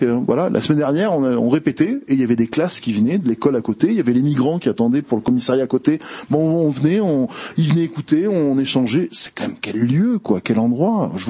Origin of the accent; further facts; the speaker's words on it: Marseille, Provence-Alpes-Côte d'Azur, France; Je suis un vrai Marseillais de ce côté-là.